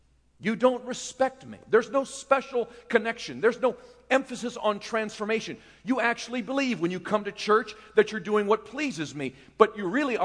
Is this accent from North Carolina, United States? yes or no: yes; North Carolina, United States; And now I'm from North Carolina, so it was a very unmanly thing